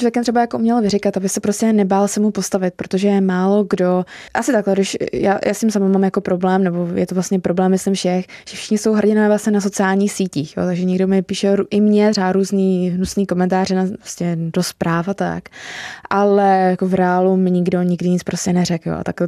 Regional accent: Horní Počernice, Prague, Czechia; my jsme jako vlastně z Horních Počernic, Prahy 9

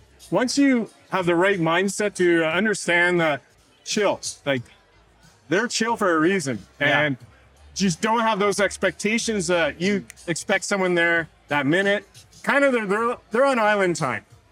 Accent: Ottawa, Ontario, Canada; I am from Ottawa, Canada.

